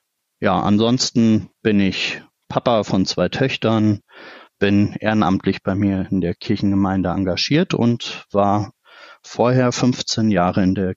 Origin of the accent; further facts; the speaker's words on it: Hünfeld, Hesse, Germany; ich komme aus Hünfeld in der Nähe von Fulda